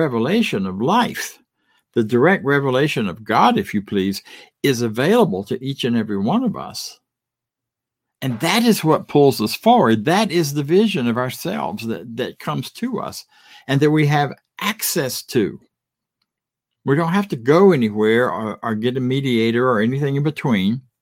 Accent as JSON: {"language": "English", "region": "Florida", "country": "United States", "tie": "born or raised there", "said": "I grew up in Florida. We saw boats all the time."}